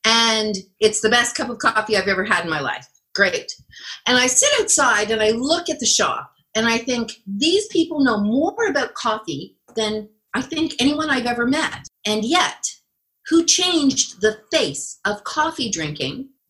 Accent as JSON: {"language": "English", "town": "Montreal", "region": "Quebec", "country": "Canada", "tie": "born or raised there", "said": "I grew up in Montreal."}